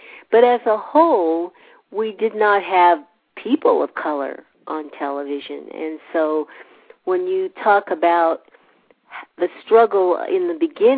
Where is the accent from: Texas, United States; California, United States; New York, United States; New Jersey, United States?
California, United States; San Diego; I said, you know, I grew up in San Diego. This pace is fast for me.